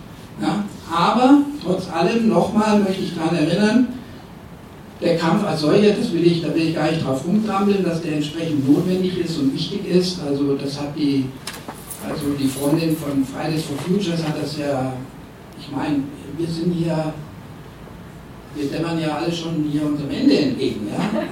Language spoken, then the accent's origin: German; Nuremberg, Bavaria, Germany; also ich komme aus Nürnberg